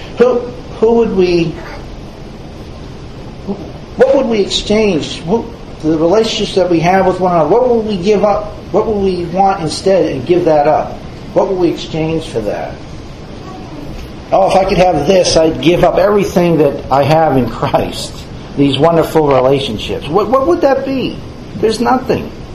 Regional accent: Tyngsborough, Massachusetts, United States; I grew up in Tingsboro, and we had a small house. We didn't have much of a yard, but we were on the lake.

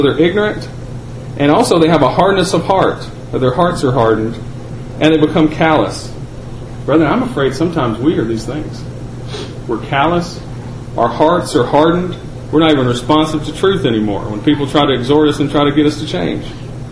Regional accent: Alabama, United States; I'm from Alabama.

